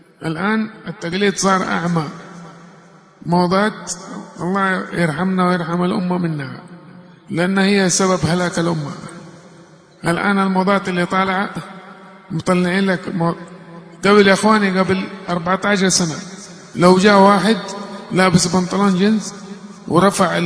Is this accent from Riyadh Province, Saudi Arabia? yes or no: no; Mecca, Makkah Province, Saudi Arabia; also born or lived in Yemen; مواليد مكة المكرمة, تربيت في اليمن 10 سنوات، طفولتي كانت في اليمن، كانت من أسعد أيام مرت علي في حياتي. ثم رجعت إلى السعودية، فكبرت ونشأت